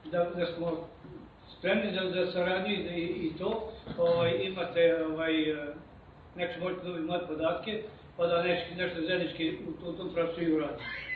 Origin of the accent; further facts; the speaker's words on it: Kovilj, Vojvodina, Serbia; Ovo, ja dolazim iz Kovilja.